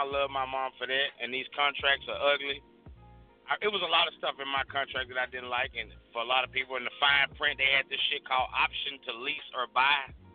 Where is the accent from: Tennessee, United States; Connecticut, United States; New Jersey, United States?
Tennessee, United States; Halls; I'm not from fucking Memphis. I'm from Lauderdale County. I'm from Halls. My whole ordeal coming in this game was a shed light on my city.